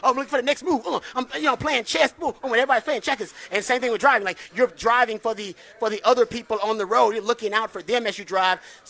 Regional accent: Houston, Texas, United States; I'm from Houston. All right, just full disclosure. So I'm not trying to hate on Dallas people.

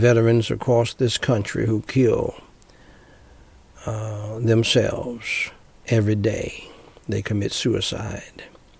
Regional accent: United States; born there; I thank God I was born free in America

